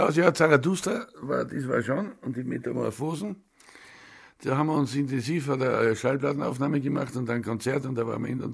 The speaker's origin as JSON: {"language": "German", "town": "Badersee", "region": "Bavaria", "country": "Germany", "tie": "born or raised there", "said": "Ich bin in den Bergen aufgewachsen. Ich bin in Badersee geboren und aufgewachsen."}